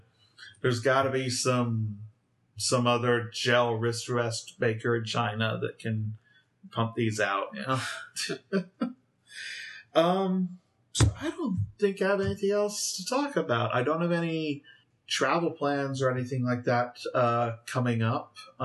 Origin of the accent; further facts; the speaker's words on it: United Kingdom; I also ordered some of the kids' books that I grew up with in Britain.